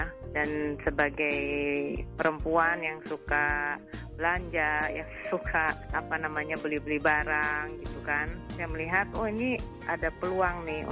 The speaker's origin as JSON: {"language": "Indonesian", "country": "Indonesia", "lives_now": "Bristol, United Kingdom", "said": "Jadi saya selalu menjelaskan saya dari Indonesia."}